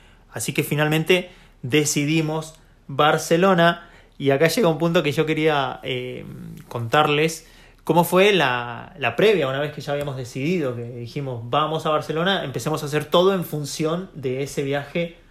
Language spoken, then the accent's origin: Spanish; Mendoza, Argentina; nos habíamos ido para mi pueblo, para Mendoza, para mi ciudad, digamos